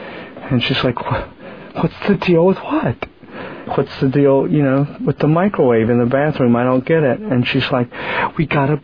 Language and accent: English; Gladys, Virginia, United States; I grew up in a little town called Gladys, Virginia.